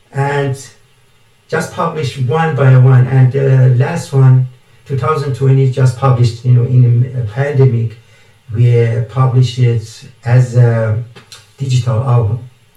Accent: Canada; being Canadian. Canadian, it means multicultural country.

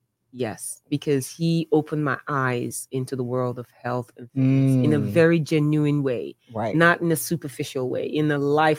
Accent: Nigeria; I'm African and I'm also tribally. I'm from the Igbo tribe.

